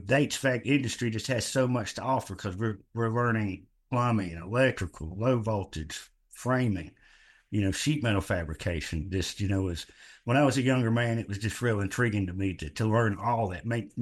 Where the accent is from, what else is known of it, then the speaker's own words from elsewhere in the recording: Asheville, North Carolina, United States; I was born and raised here in Asheville, North Carolina.